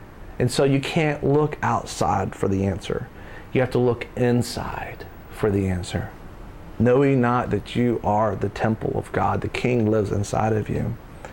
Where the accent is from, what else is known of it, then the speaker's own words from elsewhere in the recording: United States; I'm glad I'm American